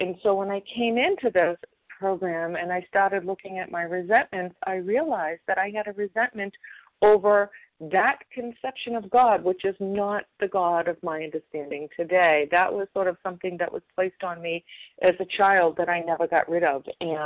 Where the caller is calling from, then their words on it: Massachusetts, United States; I'm calling from Massachusetts.